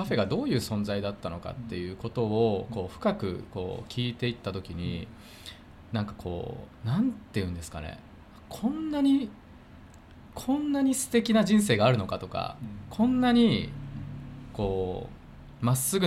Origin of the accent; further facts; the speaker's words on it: Aichi, Japan; あ、そう、愛知県出身で、そうですね、モーニングはちっちゃい時から父親と行っていた記憶はあるんですけど